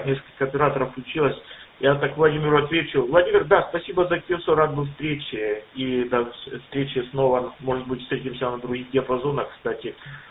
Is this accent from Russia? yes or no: yes; Russia; now in United States; Нет, я из России, но я прожил очень долго, сколько, 23 года здесь